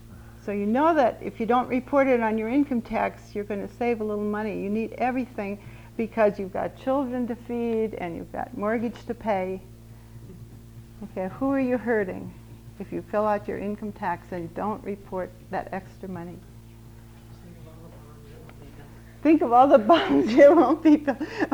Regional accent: Missouri, United States; I'm from Missouri, we say sundae.

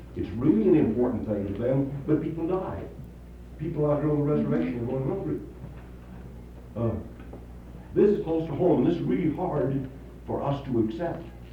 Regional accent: Idaho, United States; It's really easy for me to bring this up because I'm from Idaho.

